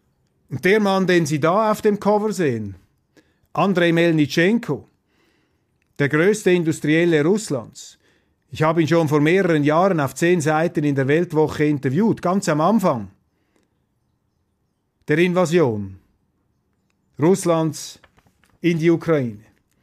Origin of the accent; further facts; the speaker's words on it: Switzerland; Und als Schweizer in einem neutralen Land